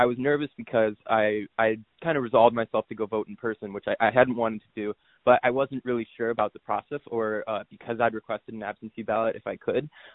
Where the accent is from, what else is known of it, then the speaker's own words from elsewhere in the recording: New Buffalo, Michigan, United States; I'm from New Buffalo, and I'm a college student.